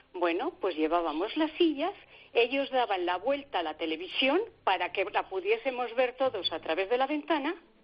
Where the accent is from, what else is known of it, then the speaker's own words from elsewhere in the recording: Cevico de la Torre, Castile and León, Spain; soy de un pueblo de la provincia de Palencia, uh-huh, de Cevico de la Torre. Uh-huh. Un pueblo muy bonito. Y te voy a decir también